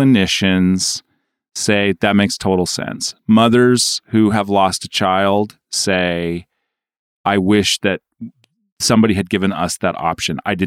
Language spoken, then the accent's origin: English; New York, United States; And I thought, well, I love irony as a New Yorker